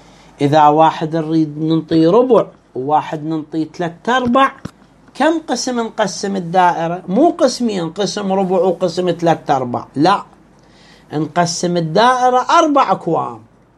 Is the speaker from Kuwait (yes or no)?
no; Iraq; ساي كوم كلمة عندنا بالعراق